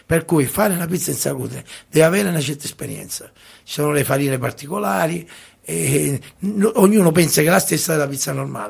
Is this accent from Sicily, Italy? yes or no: yes; Barcellona Pozzo di Gotto, Sicily, Italy; La cosa che volevo specificare è che sono di Barcellona, Messina.